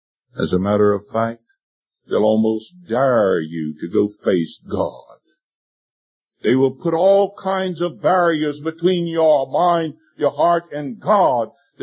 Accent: North Carolina, United States; I says, I'm from North Carolina. Well, what nationality are you? Well, I'm a U.S. citizen. Well, he's wanting me to tell him I'm an American Indian, and I did.

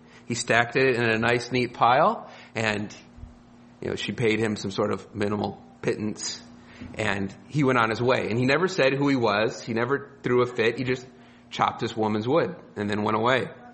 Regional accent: United States; I'm an American, and I make minimal apology for that.

